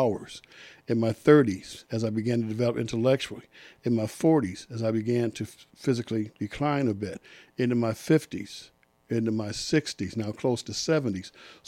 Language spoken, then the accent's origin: English; Detroit, Michigan, United States; I'm from Detroit.